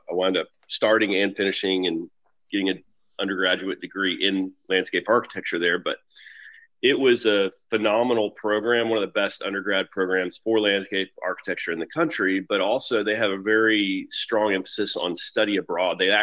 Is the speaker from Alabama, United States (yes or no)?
no; Memphis, Tennessee, United States; But anyway, we grew up in Memphis with not a lot of money. My dad was very thrifty, very frugal, and we saved, credit to him, we saved our money for experiences, not things.